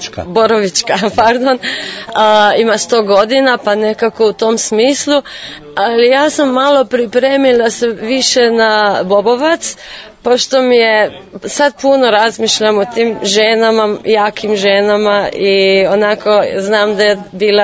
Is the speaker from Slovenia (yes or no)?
yes; Sevnica, Lower Sava, Slovenia; iz Slovenije, dolazim iz Sevnice, a to ćete znati verovatno za prvu damu, ja sam njoj suseda, pa tako onda svi znaju odakle dolazim.